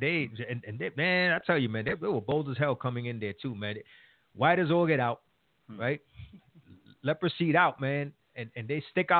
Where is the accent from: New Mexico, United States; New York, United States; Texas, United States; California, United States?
New York, United States; we're originally from New York